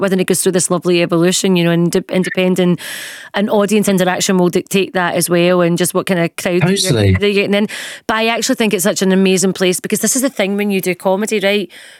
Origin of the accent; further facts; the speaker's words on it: Glasgow, Scotland, United Kingdom; I'm born and bred in Glasgow, fair enough, not Edinburgh